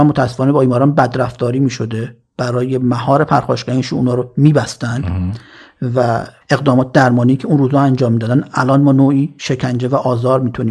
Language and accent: Persian; Mashhad, Razavi Khorasan, Iran; ما خودمون مشهدی هستیم،